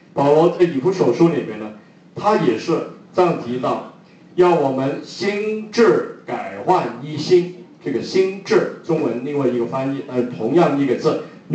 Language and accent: Chinese; China; 那我们中国人呢，常常讨论的就是知与行的问题。